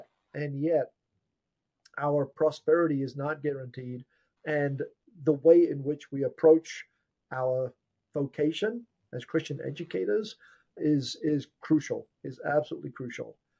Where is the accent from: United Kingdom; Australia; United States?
United Kingdom; England; And I grew up in England, so my accent is a complete mess